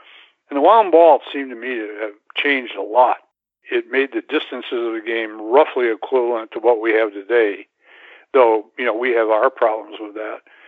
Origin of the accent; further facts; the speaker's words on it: Jackson, Michigan, United States; I grew up in Jackson, Michigan. I don't know if that rings any bells to you, but it was a real golfy town.